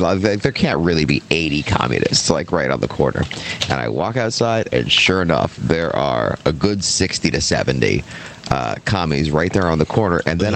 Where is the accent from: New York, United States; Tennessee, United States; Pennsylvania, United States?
Pennsylvania, United States; Philadelphia; Yeah, I am not. I'm from North Philly.